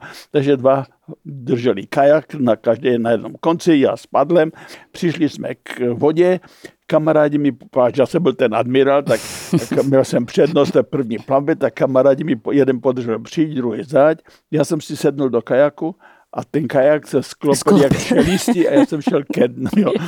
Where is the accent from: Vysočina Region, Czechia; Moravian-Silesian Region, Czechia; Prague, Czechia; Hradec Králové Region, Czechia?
Moravian-Silesian Region, Czechia; Bohumín; Já pocházím z Bohumína, no a to je v podstatě nejnižší místo v republice a voda je tam všude. Za mého mládí ve městě přímo v tom centru byly rybníky.